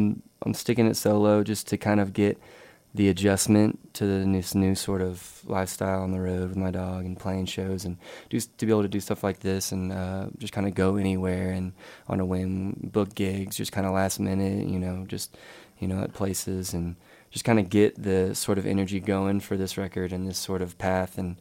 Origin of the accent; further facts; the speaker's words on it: Dallas, Texas, United States; But I'd still consider, you know, I'm from Dallas. I grew up there. And, you know, I always tell people that's where I'm from.